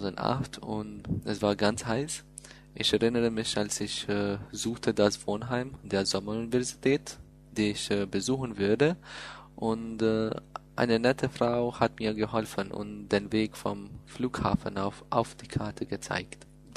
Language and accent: German; Kosovo; German is a second language; ich komme aus dem Kosovo. Ich bin 23 Jahre alt. Ich lerne Deutsch, weil mir einfach die deutsche Sprache gefällt. Und ich habe auch für ein Jahr in Berlin studiert